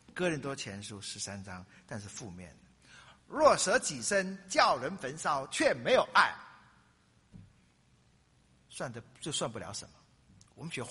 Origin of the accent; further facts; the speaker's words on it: Taiwan; 我在眷村长大了，